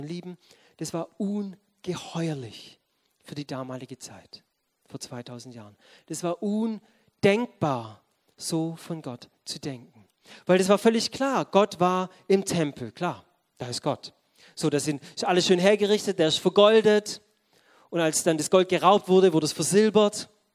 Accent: Baden-Württemberg, Germany; ich bin Schwabe, ich weiß, ich bin kein Hohenloher

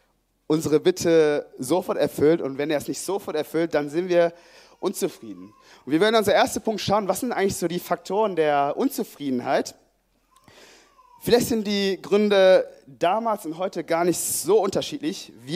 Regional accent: Oberhausen, North Rhine-Westphalia, Germany; zum Beispiel in Oberhausen, also der Ort, wo ich herkomme

